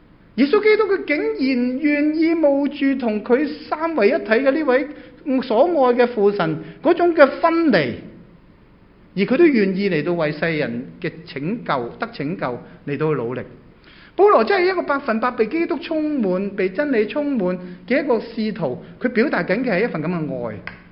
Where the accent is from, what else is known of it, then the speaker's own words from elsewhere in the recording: Hong Kong; 我100%香港仔，我小时候在香港出世，长大在香港长大，我爸妈都是大陆来的。